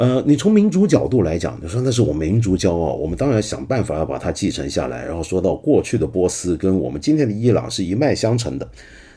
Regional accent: Hong Kong; 就比如说在香港，我们香港人很爱舞狮，舞狮舞的一塌糊涂。

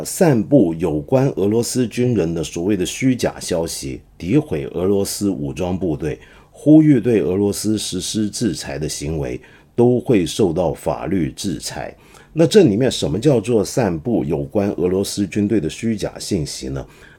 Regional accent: Hong Kong; 就是我们香港人叫罗宋汤，我不知道内地我们叫什么

